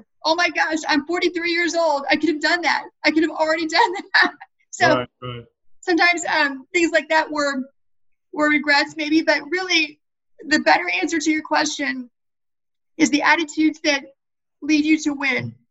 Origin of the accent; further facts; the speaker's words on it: Appalachia, United States; So, you know, I came from Appalachia. Technically, I grew up below the poverty line.